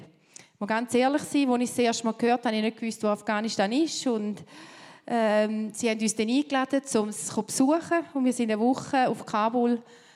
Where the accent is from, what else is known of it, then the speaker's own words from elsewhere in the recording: Switzerland; Also nicht nur als Schweizer, sondern einfach wirklich als Ausländer.